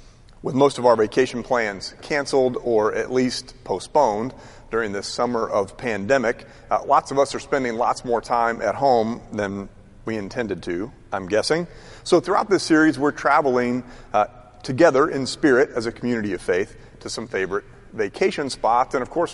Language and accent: English; Washington, D.C., United States; also born or lived in Dallas; I am originally from Dallas. I've always considered the Metroplex in general to be my hometown, but I grew up largely in the Washington, D.C. area in the 1980s.